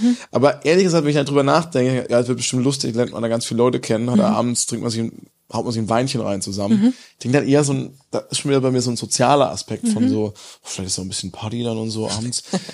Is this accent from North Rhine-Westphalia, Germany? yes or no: no; Pforzheim, Baden-Württemberg, Germany; ich bin zum Teil in der Nähe von Pforzheim aufgewachsen, also Karlsruhe.